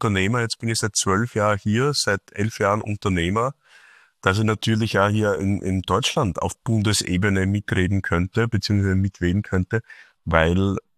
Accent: Austria; now in Germany; Nein, ich bin Österreicher, ich trage Österreich in meinem Herz

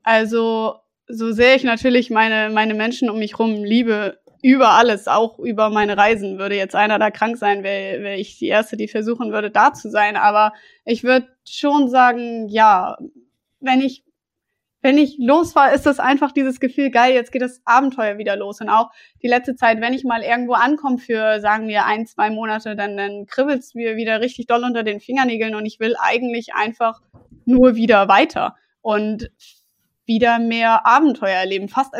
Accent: Germany; Dann habe ich irgendwas, was ich mit der Heimat meiner Heimat Deutschland natürlich irgendwo verbinde. Aber generell würde ich schon sagen, richtig zu Hause fühle ich mich eigentlich in der Ferne.

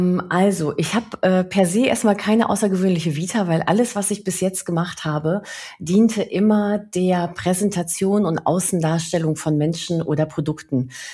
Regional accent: Spain; now in Germany; ich bin Spanierin und ich merke einfach wirklich, dass Länder anders denken.

